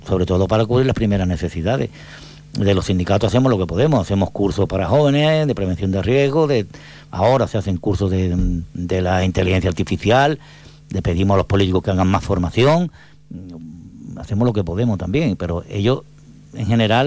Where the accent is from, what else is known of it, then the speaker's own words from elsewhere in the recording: Cádiz, Andalusia, Spain; yo soy de Cádiz, igual que tú, igual que el compañero, igual que todos